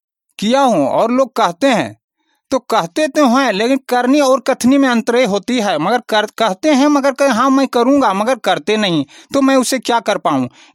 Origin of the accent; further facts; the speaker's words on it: Uchchakhana, India; मैं ग्राम उच्चाखाना के रहने वाला हूं।